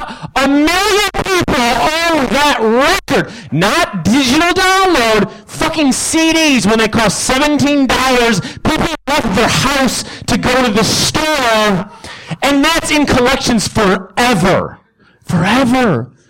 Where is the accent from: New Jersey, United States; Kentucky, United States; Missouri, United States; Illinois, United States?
Illinois, United States; Chicago; Now, I'm from Chicago, Illinois.